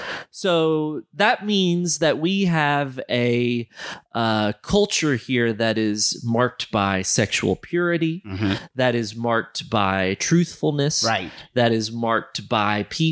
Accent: United States; as an American, especially visiting Malawi, and you see the how vibrant the worship is

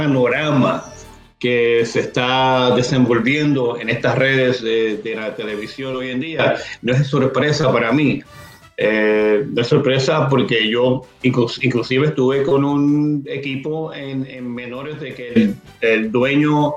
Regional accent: Puerto Rico; soy puertorriqueño, pero no importa, soy de raza negra, soy de color negro.

